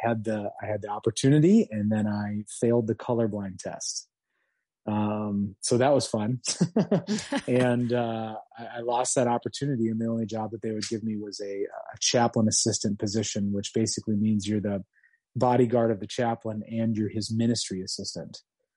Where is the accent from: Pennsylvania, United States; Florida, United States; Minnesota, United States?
Minnesota, United States; St. Louis Park; Yeah, I grew up in St. Louis Park, Minnesota, right outside of Minneapolis.